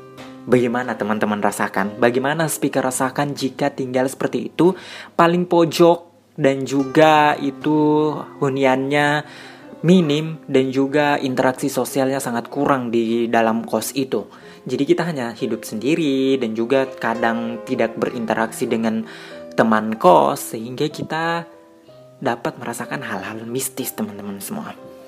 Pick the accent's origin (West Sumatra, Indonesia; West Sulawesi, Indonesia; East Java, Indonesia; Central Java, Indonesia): West Sulawesi, Indonesia; Pasangkayu; moved away as an adult; now in Palu, Indonesia; Jadi saya adalah perantauan yang berasal dari Kota Pasangkayu, Sulawesi Barat, yang merantau ke Kota Palu untuk menempuh pendidikan tinggi di perguruan tinggi Universitas Tadulako.